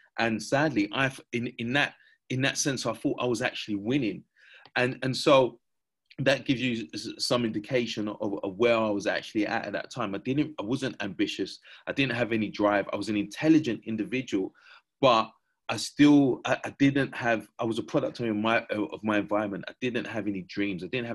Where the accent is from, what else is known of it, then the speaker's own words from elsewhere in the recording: London, United Kingdom; I grew up in East London, just my mum